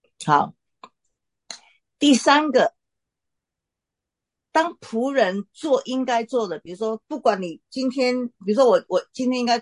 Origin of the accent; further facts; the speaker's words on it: China; 我们中国人比较没有再这样回答了哈